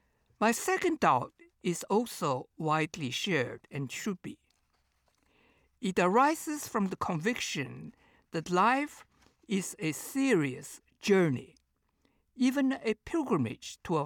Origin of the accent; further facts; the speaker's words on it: East China, China; moved away; had I never left my hometown in humid eastern China, I would never have known my desert personality